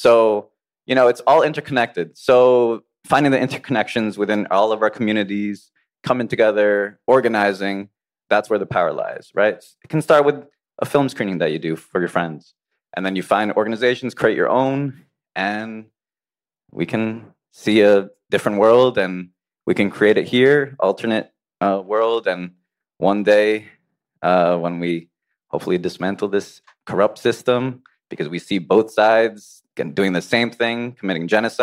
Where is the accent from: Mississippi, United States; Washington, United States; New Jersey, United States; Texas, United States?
New Jersey, United States; We're in New York. I'm from Jersey. We're not a swing state.